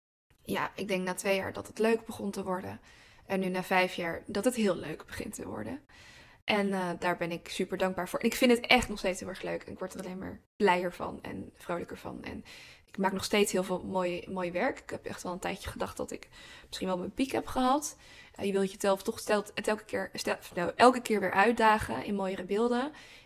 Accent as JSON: {"language": "Dutch", "town": "Capelle aan den IJssel", "region": "South Holland", "country": "Netherlands", "tie": "born there", "lives_now": "Rotterdam, Netherlands", "said": "Mijn ouders zijn Rotterdammers. Ik ben zelf geboren in Capelle. Ligt net naast Rotterdam. Ik woon hier inmiddels 12 jaar. Altijd in het centrum, of althans, ja, centrum Rotterdam gewoond"}